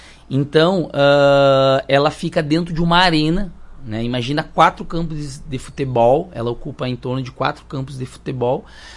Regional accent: Brazil; a gente é do Brasil, a gente mora numa cidade lá no sul do Brasil, né, que é Marau

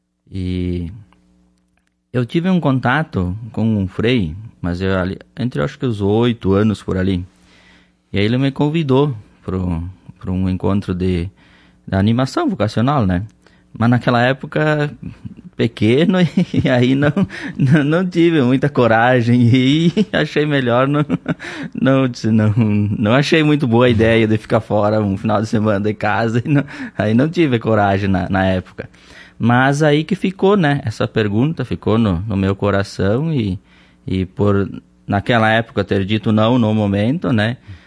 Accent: Marau, Rio Grande do Sul, Brazil; sou aqui de Marau, lá então do interior, né, onde eu me nasci, me criei e saí de lá para ir para o seminário. Fiquei todo o tempo então lá, desde criança, na comunidade de Santo Agostinho, lá o meu berço.

